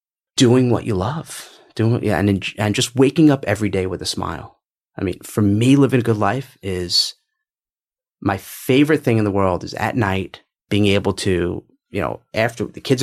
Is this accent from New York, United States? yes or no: yes; New York, United States; Maybe because I'm from New York, I'm a little scrappy.